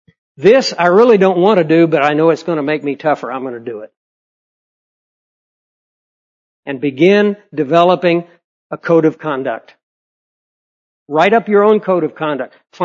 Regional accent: Scotland, United Kingdom; By the way, being Scottish, when I hear bagpipes, my blood begins to boil. I want to go to battle.

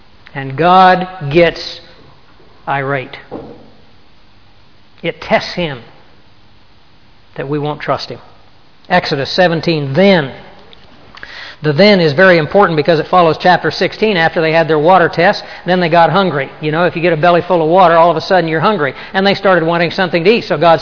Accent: the South, United States; Now, I'm from the South, and in the South, bird hunting only has one connotation.

